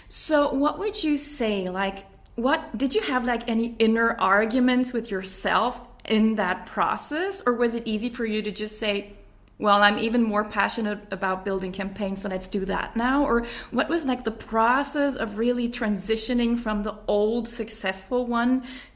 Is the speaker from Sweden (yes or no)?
yes; Sweden; English is a second language; I studied in English and I grew up in Sweden, which is it's a whole different ball game with English there because movies don't get dubbed and stuff like that. So I grew up with the language